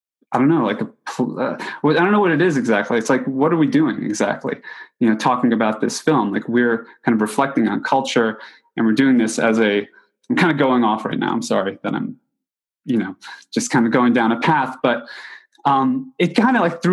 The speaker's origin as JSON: {"language": "English", "region": "New York", "country": "United States", "tie": "born or raised there", "said": "So for example, I grew up in New York and on Long Island."}